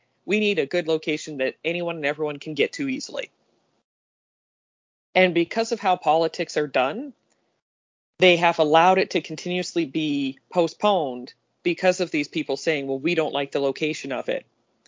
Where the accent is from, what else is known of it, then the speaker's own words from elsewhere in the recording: Windsor, Ontario, Canada; I am originally from Windsor. That was where I was born and raised.